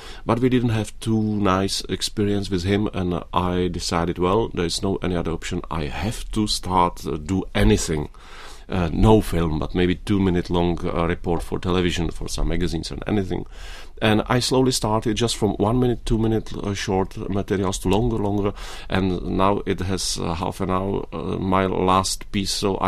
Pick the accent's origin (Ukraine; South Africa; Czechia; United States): Czechia; They've been asking, where are you from? I said, from Czech Republic.